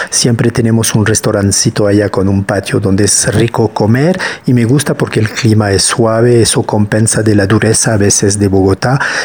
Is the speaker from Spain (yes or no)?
no; Céret, Occitania, France; Spanish is a second language; Yo nací en Francia, evidentemente, como lo pueden notar. Soy de un pueblo del sur de Francia, a la frontera con España, del lado Cataluña. Se llama Cere, este pueblo